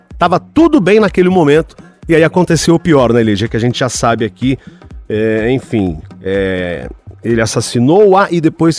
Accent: Limeira, São Paulo, Brazil; also born or lived in Santa Amélia, Paraná; now in São Paulo, Brazil; Eu nasci em Santa Amélia, aí no Paraná, fiquei até os 7 anos, depois mudei-me para Limeira. Então tenho dupla cidadania. E agora eu tô em São Paulo há mais de 20 anos, tenho tripla cidadania.

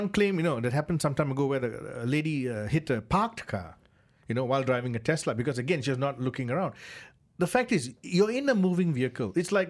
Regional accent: India; accent: Indian; Okay, sorry, my Indian accent.

